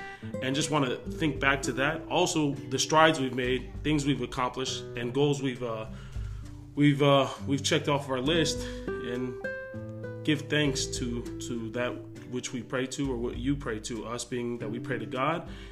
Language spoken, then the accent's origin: English; United States; We're just two Tongan kids growing up in America.